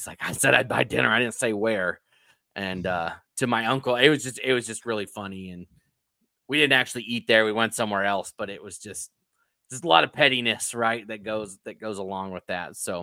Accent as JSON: {"language": "English", "town": "Durham", "region": "North Carolina", "country": "United States", "tie": "born or raised there", "said": "Because I grew up in Durham, right? So Duke is right down the street."}